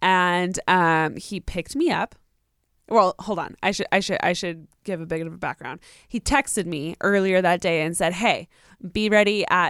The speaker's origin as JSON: {"language": "English", "town": "Riverside", "region": "California", "country": "United States", "said": "I'm from Riverside."}